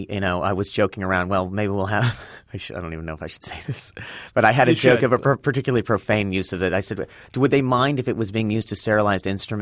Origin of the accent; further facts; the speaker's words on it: Los Angeles, California, United States; I grew up in Los Angeles and I knew this was an old department store chain.